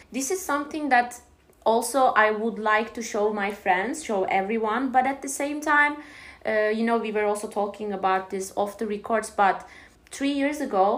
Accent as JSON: {"language": "English", "region": "Istanbul", "country": "Turkey", "said": "Because I'm also coming from Istanbul, and I know that for some provinces, people are thinking, oh no, don't go there, they're gonna scam you."}